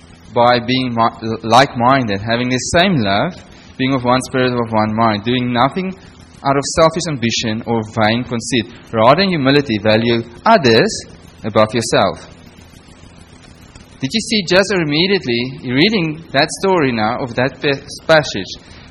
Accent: South Africa; I'm from South Africa. We've got our own political issues there.

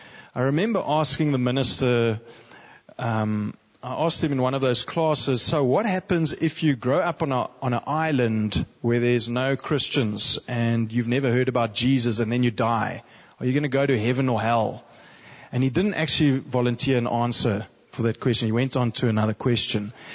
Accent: Stellenbosch, Western Cape, South Africa; So I grew up in Stellenbosch, and I was a relatively good boy at school

